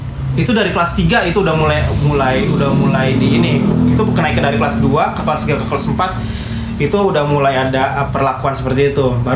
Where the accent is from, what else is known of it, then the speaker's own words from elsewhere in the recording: Lampung, Indonesia; Gua orang asli Lampung gua. Bokap gua tuh asli Lampung.